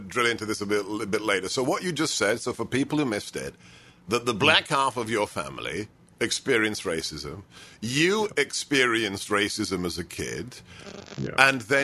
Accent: London, United Kingdom; moved away as an adult; now in United States; I left the UK in 1993, long time ago. Been back a few times, but not many. And I grew up in West London, and let me tell you my experience, and you tell me what's changed. I grew up in a part of London that was, it was more multi-ethnic than I could describe

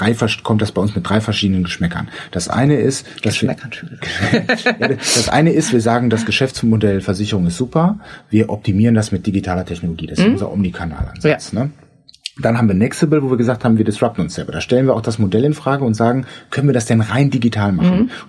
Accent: Germany; Und ich bin selber Deutscher.

